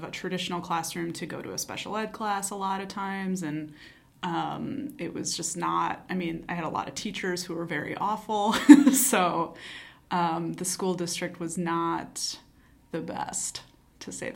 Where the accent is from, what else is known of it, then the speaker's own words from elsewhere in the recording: Madison, Wisconsin, United States; I grew up in Madison on the west side, and then my parents divorced, and my father lived in Middleton, and so I was in the Middleton school district